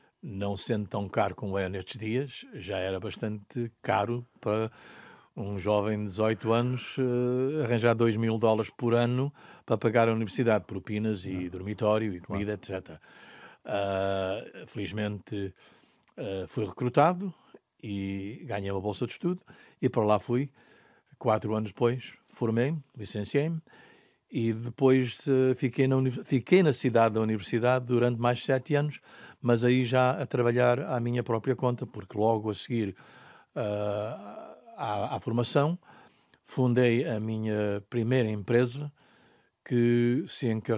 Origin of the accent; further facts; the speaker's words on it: Bombarral, Leiria, Portugal; Nasci no Bom Barral, concretamente na aldeia de Valcovo, que agora faz parte da freguesia Valcovo e Bom Barral. Cresci no Bom Barral